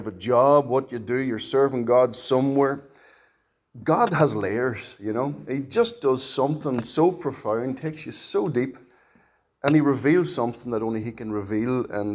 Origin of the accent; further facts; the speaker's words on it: Ireland; We're Irish for the most part. We don't reveal it.